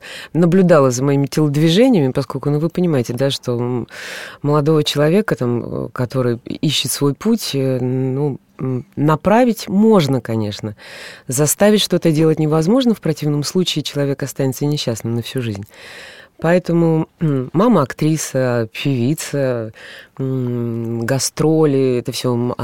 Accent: Minsk, Belarus; потому что я начинала в Минске. Я минчанка

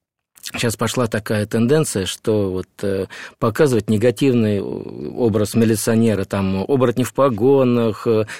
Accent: Moscow, Russia; born there; я родился в Москве. Точнее, сейчас это стало Москвой, Косино, это ближайшее Подмосковье бывшее.

